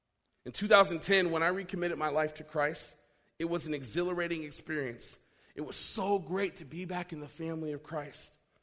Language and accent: English; Anchorage, Alaska, United States; now in Spokane, United States; A little bit of my history is I come from Anchorage, Alaska. I came to Spokane, Washington for hope.